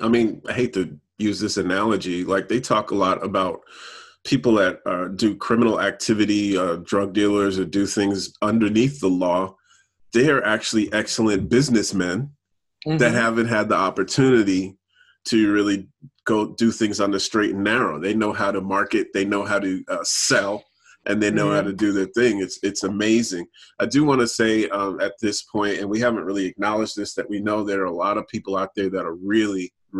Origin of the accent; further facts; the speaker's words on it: New York, United States; also born or lived in New Jersey; I mean, I'm from the New York, New Jersey area, and the numbers are staggering of the people that have been impacted by that.